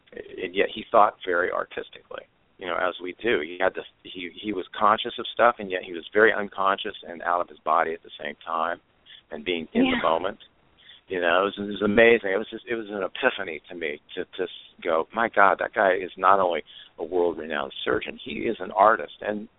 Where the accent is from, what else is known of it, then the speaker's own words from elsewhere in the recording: Ireland; his basically party, because we are Irish.